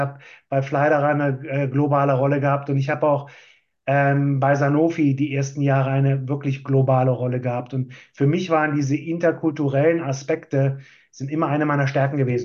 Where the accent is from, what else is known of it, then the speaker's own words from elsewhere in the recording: Austria; als Österreicher mit meinem kulturellen Hintergrund war ich halt prädestiniert